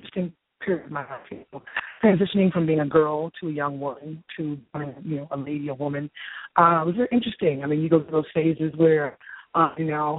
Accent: Newport News, Virginia, United States; also born or lived in Los Angeles; now in Atlanta, United States; I am from originally Newport News, Virginia, and born and raised. And I now live in Atlanta, Georgia.

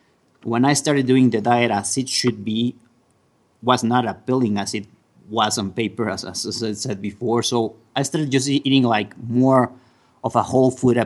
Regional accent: Mexico; basically because I'm from Mexico. I live in Mexico

